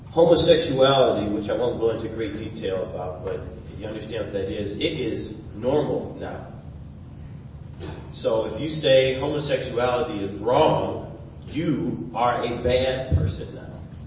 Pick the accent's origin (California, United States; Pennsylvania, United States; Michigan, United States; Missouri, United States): Michigan, United States; Detroit; Growing up in Detroit on the streets and stuff, I used to see pretty much all these things as a young black male